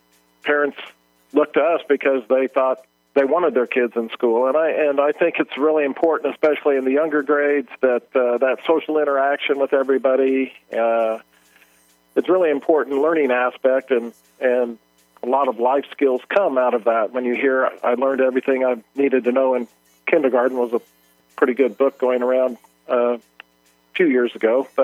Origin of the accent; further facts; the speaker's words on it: Denver, Colorado, United States; I grew up in Denver, so thought I was going to be closer to home.